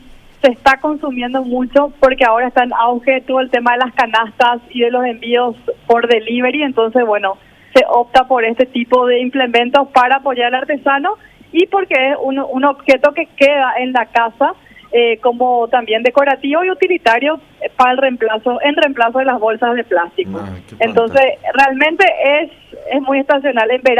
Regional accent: Paraguay; como paraguayos

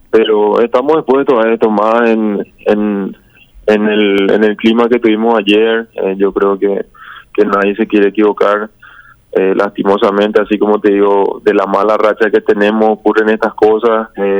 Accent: Paraguay; creo que 5 somos arqueros paraguayos

